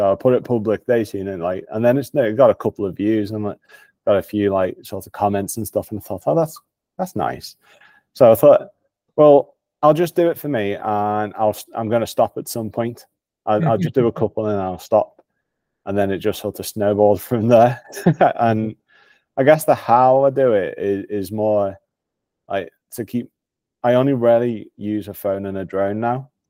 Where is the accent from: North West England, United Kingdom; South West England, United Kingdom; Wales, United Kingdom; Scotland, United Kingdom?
Scotland, United Kingdom; Dumfries and Galloway, which is one of my most more like favorite places that is easily accessible, being Scottish.